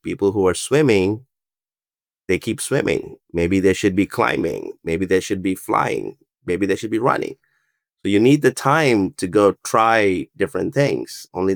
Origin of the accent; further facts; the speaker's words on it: India; And also lucked out growing up in India during the IT wave.